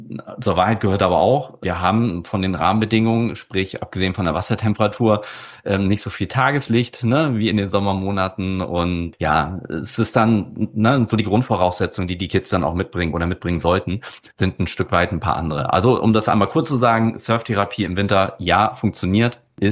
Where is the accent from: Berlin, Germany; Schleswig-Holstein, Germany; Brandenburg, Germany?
Schleswig-Holstein, Germany; Kiel; born there; also ich bin in Kiel geboren, nach dem Abi hier auf die Insel gezogen bin